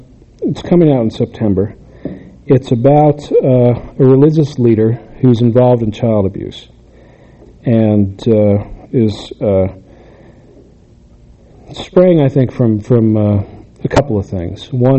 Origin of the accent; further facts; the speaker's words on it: Utah, United States; I grew up in Utah County and had a pretty happy life there in many ways.